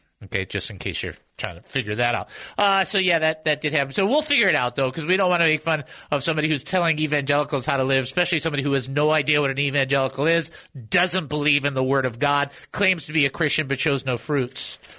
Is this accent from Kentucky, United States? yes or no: no; Michigan, United States; Well, listen, so I'm from Michigan, but not a huge Michigan State fan, just a bigger Michigan fan.